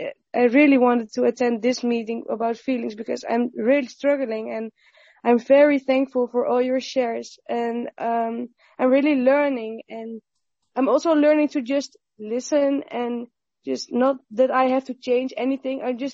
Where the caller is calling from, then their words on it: Netherlands; I'm calling from Holland, so it's about 3 a.m. here.